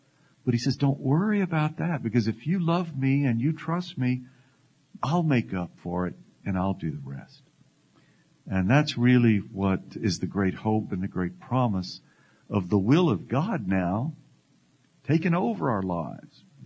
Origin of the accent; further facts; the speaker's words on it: Texas, United States; continue this program broadcast today from Great State, my home state of Texas.